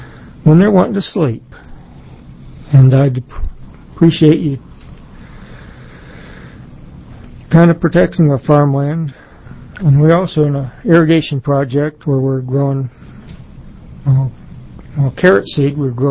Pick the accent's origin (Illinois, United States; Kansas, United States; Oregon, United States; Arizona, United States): Oregon, United States; I'm a farmer from Jefferson County. I've grown up farming. My dad bought the farm in 1950.